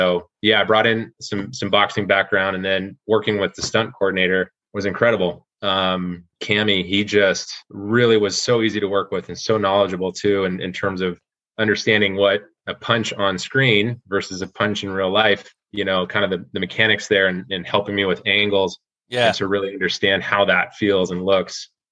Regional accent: Seattle, Washington, United States; moved away as an adult; now in Los Angeles, United States; I'm from the Seattle area. I've been in LA for about 3 years.

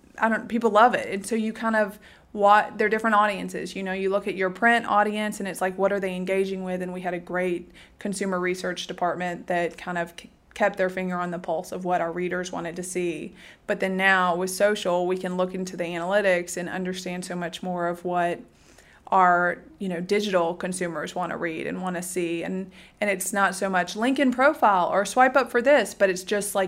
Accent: Nashville, Tennessee, United States; also born or lived in Birmingham, United States; Obviously, I grew up in Nashville, moved to Birmingham for Southern Living.

